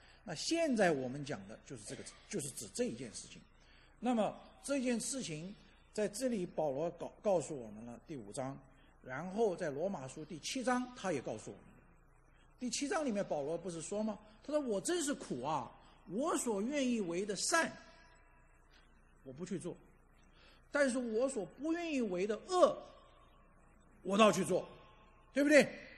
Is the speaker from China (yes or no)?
yes; China; 就是我们中国人所说的今朝有酒今朝醉